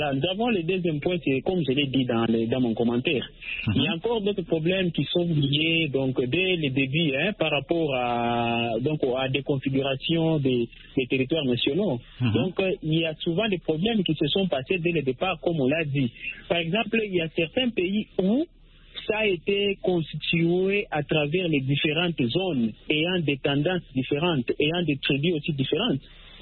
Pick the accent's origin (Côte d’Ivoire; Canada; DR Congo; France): DR Congo; Katanga; Oui, nous avons un mouvement indépendantiste chez nous au Katanga.